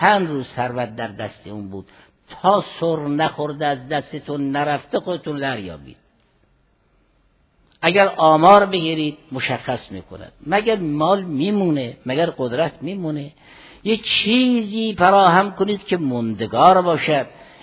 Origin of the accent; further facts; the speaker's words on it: Iran; در این حال که ما ایرانی هستیم، ایران برای ما خیلی عزیز است